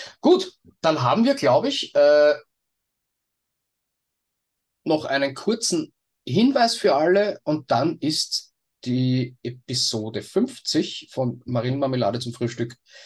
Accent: Gerersdorf, Lower Austria, Austria; Bei uns in Gerersdorf sagt man leise Ciao.

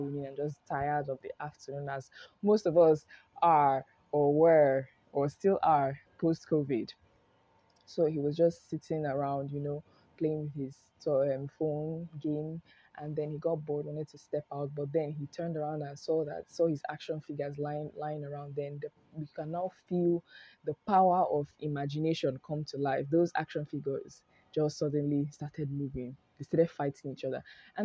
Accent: Nigeria; So as a Nigerian community and as Africans, we have values that we tend to protect.

